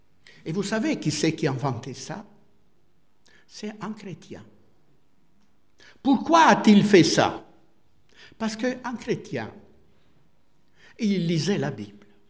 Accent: Italy; Dans le 18e siècle en Italie, je suis italien donc je parle de l'histoire que je connais, hein.

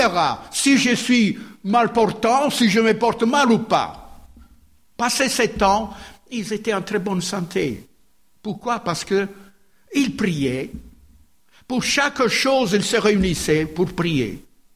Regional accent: Italy; moved away as an adult; now in France; Je dis notre France, je suis italien, mais bon. Hein, ça fait 45 ans que j'y suis, hein.

